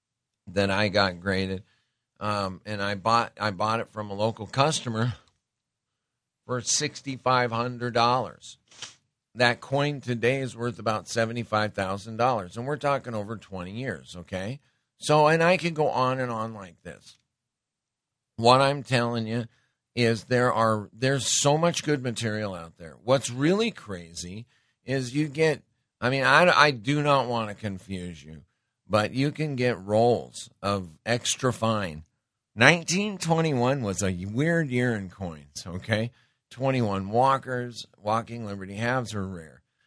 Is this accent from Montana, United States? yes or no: yes; Montana, United States; I can tell you from growing up in Montana and being exposed to cattle ranches, you don't want to get into livestock.